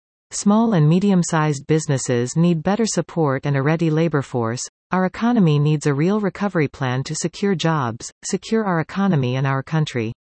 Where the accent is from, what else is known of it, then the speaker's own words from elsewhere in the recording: Coquitlam, British Columbia, Canada; I was raised in Coquitlam and lived on the south side of Port Coquitlam for 4 years.